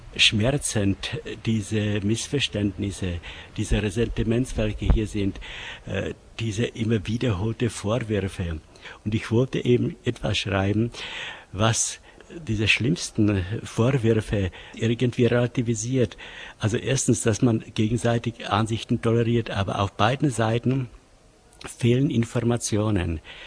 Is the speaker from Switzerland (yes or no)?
no; Czechia; mein Vater war ein Tscheche. Meine Mutter war eine Deutsche, ich bin ein Tscheche. Aber mein Vater war ein Kommunist, meine Mutter war katholisch, ich bin ein tschechischer Katholik.